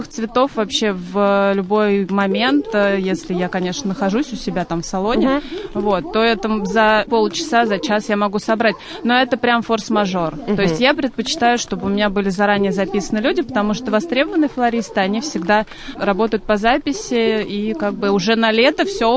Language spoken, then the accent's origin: Russian; Belozersk, Vologda Oblast, Russia; Я флорист … Я из Белозерска, но работаю также и по Раменскому району, и по Воскресенскому району.